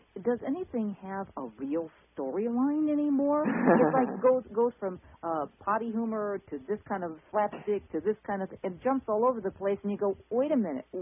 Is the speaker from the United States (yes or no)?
yes; Chicago, Illinois, United States; When I was growing up in South Chicago, those were called weapons.